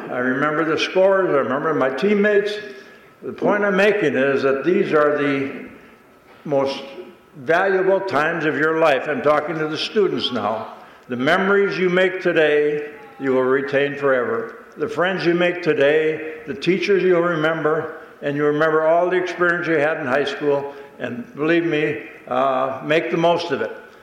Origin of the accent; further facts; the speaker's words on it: Superior, Wisconsin, United States; I'm always proud to say I'm from Superior, Wisconsin.